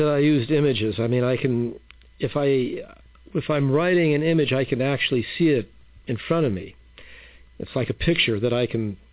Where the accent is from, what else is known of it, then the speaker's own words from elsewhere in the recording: Los Angeles, California, United States; I mean, I grew up in Los Angeles, and I loved movies